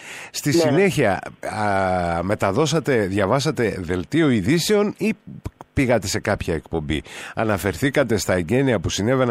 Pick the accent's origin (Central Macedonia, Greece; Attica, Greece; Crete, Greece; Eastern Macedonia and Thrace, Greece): Crete, Greece; Heraklion; Όσοι μεγαλώσαμε στο Ηράκλειο εκείνη την εποχή.